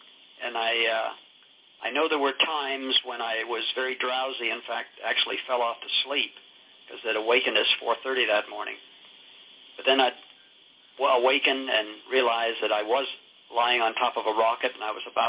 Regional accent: Pittsburgh, Pennsylvania, United States; Because when I was a little boy growing up in Pittsburgh, the moon had a fascination for me that I can't completely understand.

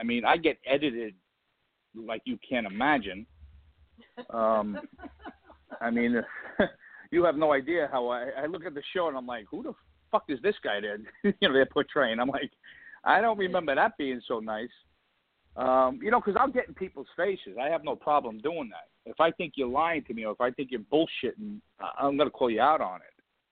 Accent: Brooklyn, New York, United States; I'm just a regular guy, born and raised in Brooklyn, came up on the streets. I was raised very poor.

